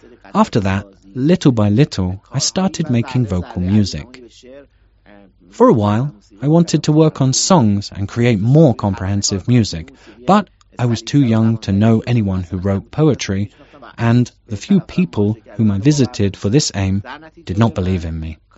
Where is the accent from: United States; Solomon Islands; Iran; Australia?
Iran; Tehran, Tehran Province; English is a second language; I was born in Tehran on April 10, 1984. I grew up in a cultural family.